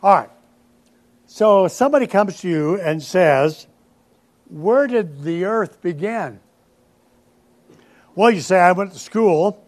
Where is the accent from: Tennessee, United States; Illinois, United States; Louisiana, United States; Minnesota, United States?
Tennessee, United States; Well, I'm not either. I'm from Tennessee, but I know what a woman is.